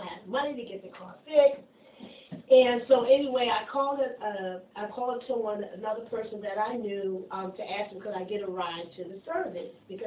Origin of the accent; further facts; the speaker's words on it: New Jersey, United States; I'm from Ocean County, so they were having a Passover service.